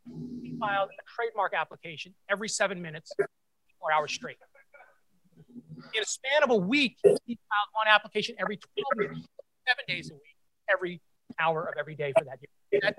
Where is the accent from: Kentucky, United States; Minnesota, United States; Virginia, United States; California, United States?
Minnesota, United States; I'm from Minnesota, right?